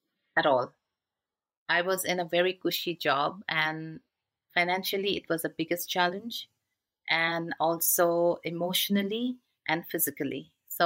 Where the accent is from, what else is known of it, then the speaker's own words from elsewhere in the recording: Guwahati, Assam, India; moved away as an adult; also born or lived in Mumbai / Dubai; now in Canada; I am born and raised in Assam, Guwahati, and did my further studies in Mumbai, and then came to Dubai, and then further onwards to Canada for my work purpose.